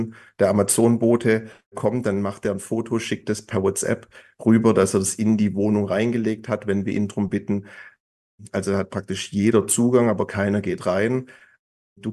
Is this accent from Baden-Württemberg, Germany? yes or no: yes; Stuttgart, Baden-Württemberg, Germany; Ich bin in Stuttgart geboren, stolzer Stuttgarter, stolzer Schwabe.